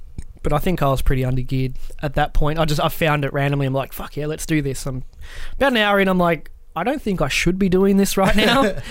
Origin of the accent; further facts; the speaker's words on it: Australia; Come on, we're two Aussie blokes in the bottom of fuck all nowhere.